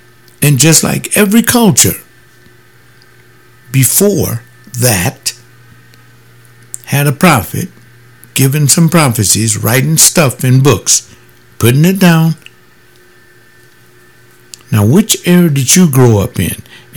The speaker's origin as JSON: {"language": "English", "town": "Los Angeles", "region": "California", "country": "United States", "tie": "born or raised there", "said": "I grew up in Los Angeles when it wasn't storefronts, it was community churches."}